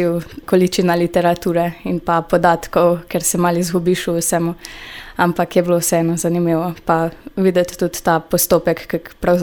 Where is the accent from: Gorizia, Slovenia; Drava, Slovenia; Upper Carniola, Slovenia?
Gorizia, Slovenia; Idrija; prihajam iz Idrije, hodim v gimnazijo Jurjevega Idrija, zdaj sem četrti letnik.